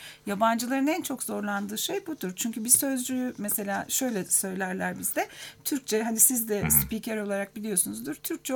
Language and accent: Turkish; Ankara, Turkey; Biz Ankaralıyız, alışız.